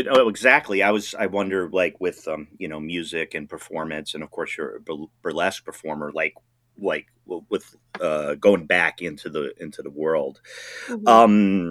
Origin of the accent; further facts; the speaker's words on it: Rhode Island, United States; I'm originally from Rhode Island, so as you head out there, I'm sure it'll be a hot, fun time.